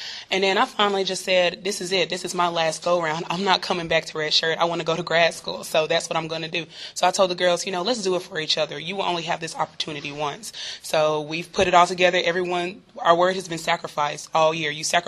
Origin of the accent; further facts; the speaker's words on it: Nigeria; My teammates always attribute it to me being Nigerian and being from Africa